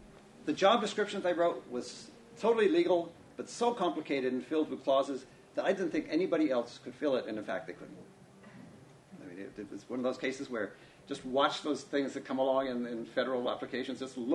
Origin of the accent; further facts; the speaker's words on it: New York City, New York, United States; I grew up in New York City in exactly the same year that Moses Ash was working in.